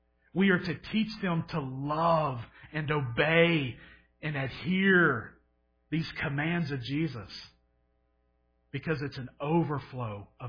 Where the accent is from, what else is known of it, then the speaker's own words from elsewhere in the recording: Louisiana, United States; Most of you know that I'm from Louisiana.